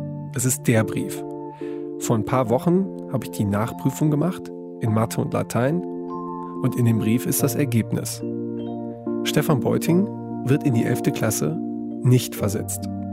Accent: Wesel, North Rhine-Westphalia, Germany; Ich komme aus Wesel, am Niederrhein.

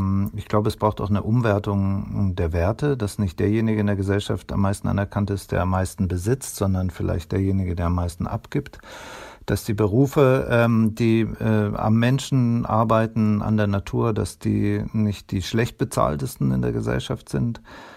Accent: West Germany, Germany; Das habe ich als Westdeutscher auch gleich empfunden.

